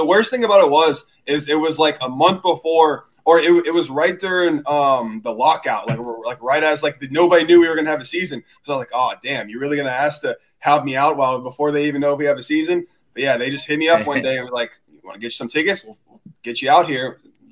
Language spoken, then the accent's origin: English; Florida, United States; I actually grew up, I'm from Florida, so I grew up wearing, you know, Ray stuff, the Devil Ray stuff.